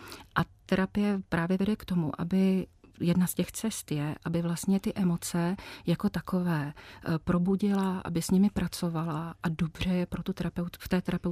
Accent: Tábor, South Bohemian Region, Czechia; Jsou to táboráci, já pocházím z Tábora.

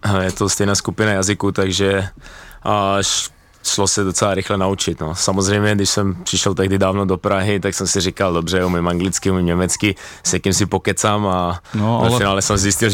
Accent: Šabac, Mačva District, Serbia; born there; Czech is a second language; now in Czech Republic; narodil jsem se ano v Šabcu a Šabac je město

